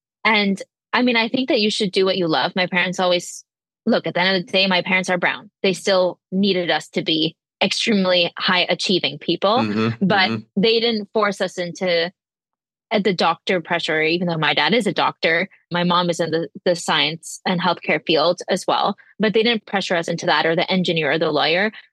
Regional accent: Sharon, Massachusetts, United States; also born or lived in Montreal, Canada; I was born in Montreal, Canada, and I was raised. So when I was one, I moved to a small suburb of Boston called Sharon, Massachusetts.

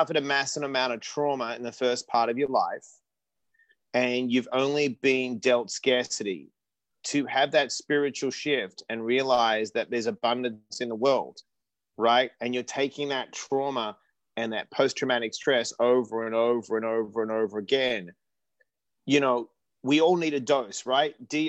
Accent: Australia; born there; I was born in Australia.

